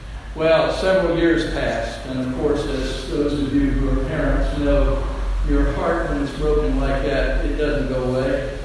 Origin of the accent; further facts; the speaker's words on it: Florida, United States; I grew up in Florida, and I was a swimmer